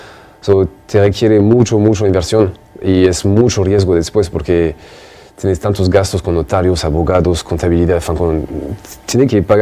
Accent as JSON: {"language": "Spanish", "country": "France", "said": "como francés, todos allá comemos crepe casi constantemente."}